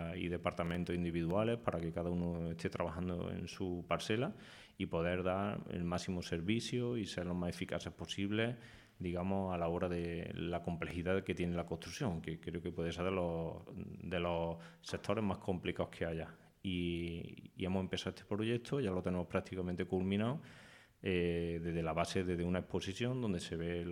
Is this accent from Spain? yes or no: yes; Lucena, Andalusia, Spain; y orgullosamente decíamos que somos de Lucena